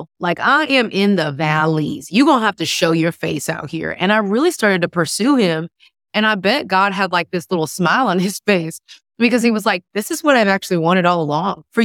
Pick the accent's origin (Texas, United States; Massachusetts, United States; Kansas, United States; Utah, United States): Texas, United States; Houston; now in Atlanta, United States; the first and best thing that you need to know about me is that I'm from Houston, Texas. Texas all day, okay? I do live in Atlanta, Georgia, unfortunately.